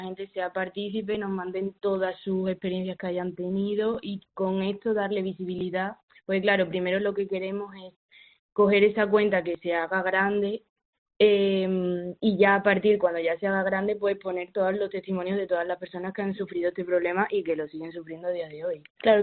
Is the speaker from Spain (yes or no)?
yes; Mérida, Extremadura, Spain; now in Madrid, Spain; yo soy de Mérida y nada, estamos las dos estudiando en una escuela de creatividad